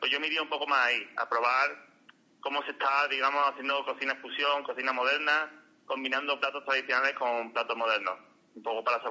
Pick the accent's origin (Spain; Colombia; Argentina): Spain; Málaga, Andalusia; me voy a incluir porque soy malagueño